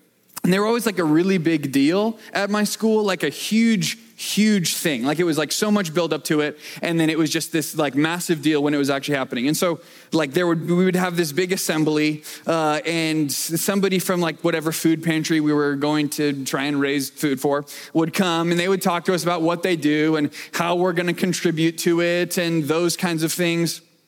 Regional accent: Arizona, United States; and also I'm from Arizona, so that's fun. And growing up in Arizona

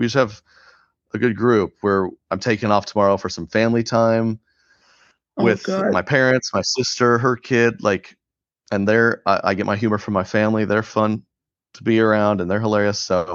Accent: Oklahoma, United States; but us in Oklahoma, we know it's the South. We've got Southern culture. So I grew up in the South, and now I've landed up here, which is less Southern, a little more Midwest.

